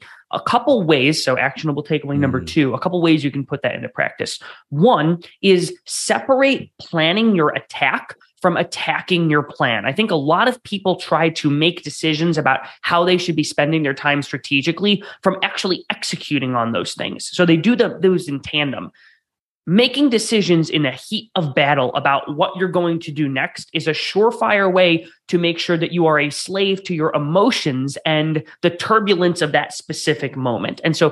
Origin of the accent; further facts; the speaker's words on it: Rochester, New York, United States; people from Rochester, my hometown